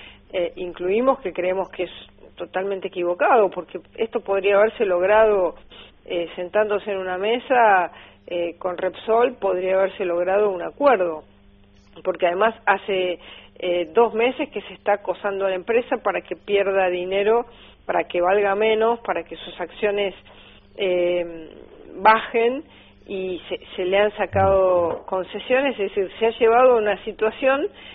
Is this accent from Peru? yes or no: no; Argentina; como argentina, me dolió mucho estas dos cosas